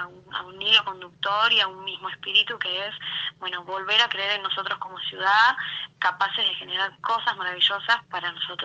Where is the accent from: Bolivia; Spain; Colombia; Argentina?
Argentina; seguimos siendo argentinos